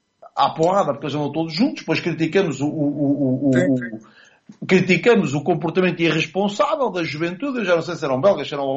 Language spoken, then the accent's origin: Portuguese; Portugal; eu, enquanto português